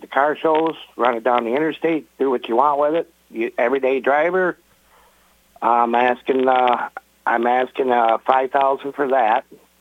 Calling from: Wonewoc, Wisconsin, United States; And I'm from Wanawak.

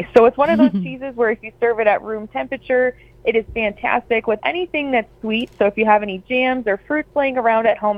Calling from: Wausau, Wisconsin, United States; I am currently up in Wausau

